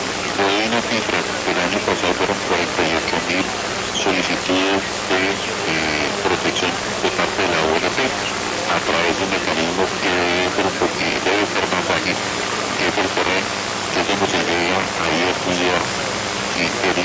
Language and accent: Spanish; Colombia; lo que tenemos que rodear como colombianos